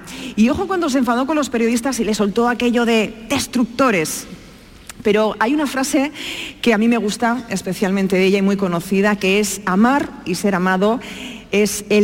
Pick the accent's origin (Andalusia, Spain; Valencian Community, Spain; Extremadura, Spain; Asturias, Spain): Andalusia, Spain; Almería; now in Madrid, Spain; Yo, que soy andaluza, que soy almeriense y vivo en Madrid